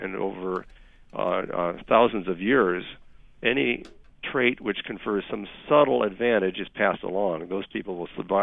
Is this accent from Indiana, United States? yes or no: no; Minnesota, United States; My home state of Minnesota had malaria up till about the year 1900.